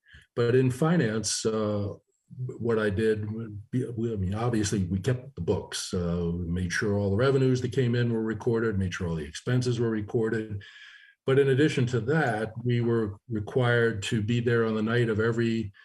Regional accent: West Chester, Pennsylvania, United States; I grew up in Westchester, about 25 miles west of Philly. Went to Westchester High School, college in Lancaster at Franklin and Marshall, and majored in accounting because my parents said I could add.

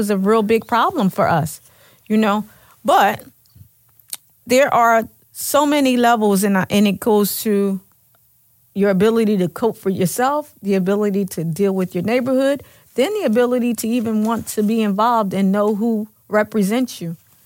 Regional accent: Philadelphia, Pennsylvania, United States; Because a lot of people in my neighborhood is still there, because I grew up in North Philly.

